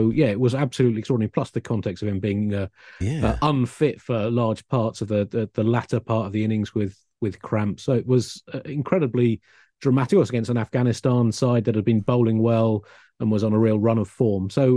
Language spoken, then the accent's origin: English; Tunbridge Wells, South East England, United Kingdom; I grew up in Tunbridge Wells.